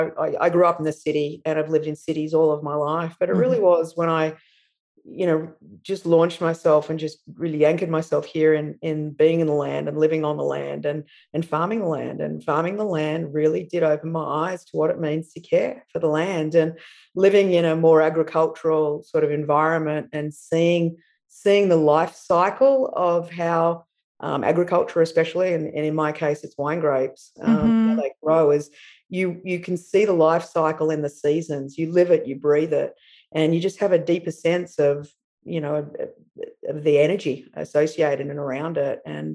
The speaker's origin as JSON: {"language": "English", "country": "Australia", "moved": "yes", "lives_now": "Napa Valley, United States", "said": "So I am an Australian native. I moved to California in 2013"}